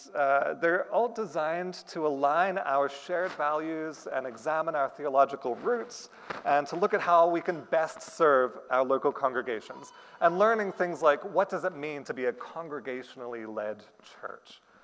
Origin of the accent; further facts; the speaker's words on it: Australia; churches I attended over the years varied from a Filipino congregation in my hometown in Australia